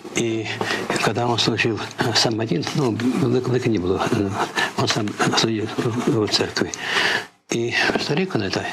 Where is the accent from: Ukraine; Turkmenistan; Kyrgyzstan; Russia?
Ukraine; Zinkiv, Khmelnytskyi Oblast; born there; Я родился по воле Божией в Хмельницкой области, Венихвецкий район, село Зиньков. Там родители, мои родители были глубоко верующие люди, мне привели любовь к Богу, к Церкви Святой.